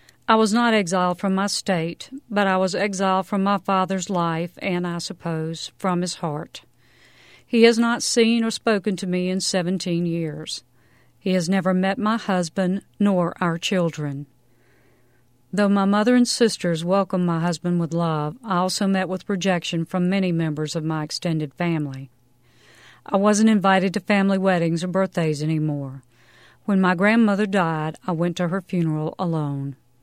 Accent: Durham, North Carolina, United States; That was a line you simply didn't cross, or so I was taught, growing up in Durham.

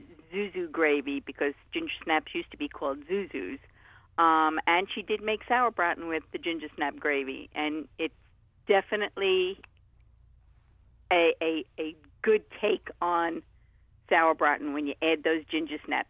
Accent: Manhattan, New York, United States; My mother was German descent. I was born and raised in Yorkville, the German neighborhood in Manhattan.

